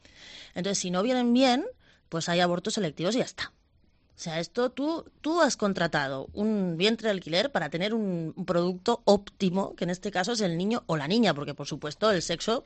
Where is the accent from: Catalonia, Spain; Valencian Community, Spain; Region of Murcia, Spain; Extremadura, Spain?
Catalonia, Spain; Barcelona; Yo soy de Barcelona.